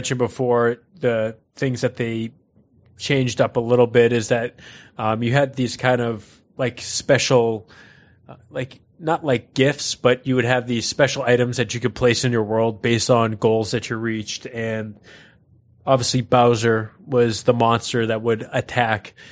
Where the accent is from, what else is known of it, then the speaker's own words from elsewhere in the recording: Boston, Massachusetts, United States; because I always did the Boston nuclear disaster because I'm from Boston.